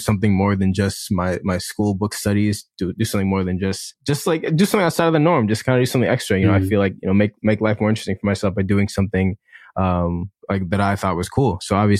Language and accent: English; Detroit, Michigan, United States; Yeah, well, I would say, of course, you know, growing up, like you said, you're very familiar with the big names.